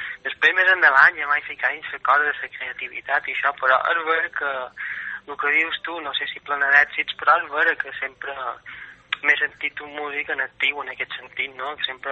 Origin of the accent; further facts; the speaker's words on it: Balearic Islands, Spain; Això és perquè, bé, segur que els mallorquins en realitat som catalans que van venir fa 800 anys a Mallorca